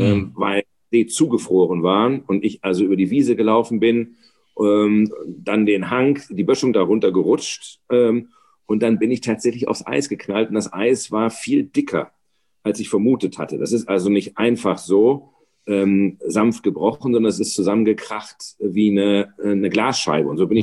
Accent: Ravensburg, Baden-Württemberg, Germany; Ja, ich komme aus Ravensburg und Ravensburg ist Oberschwaben, aber wie du hörst, ist davon nicht viel übrig geblieben.

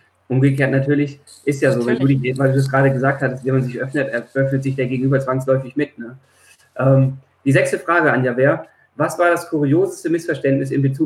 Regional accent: Baden-Württemberg, Germany; ich bin ursprünglich aus der Nähe von Stuttgart, jetzt nicht unbedingt so katholisch wie München

